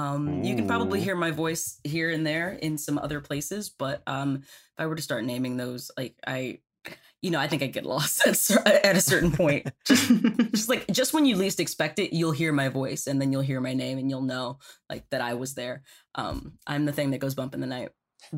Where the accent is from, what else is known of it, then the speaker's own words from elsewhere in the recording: the South, United States; I'm from the South, so same.